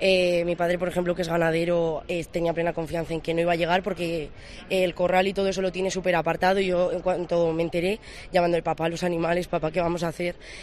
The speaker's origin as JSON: {"language": "Spanish", "town": "Moros", "region": "Aragon", "country": "Spain", "said": "Yo salí de Moros a las 7 de la mañana y ni siquiera se veía humo"}